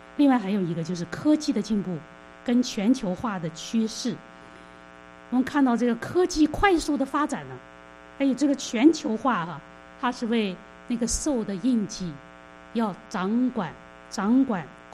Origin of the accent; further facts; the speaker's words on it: China; 该是我们中国人起来还福音债的时候了。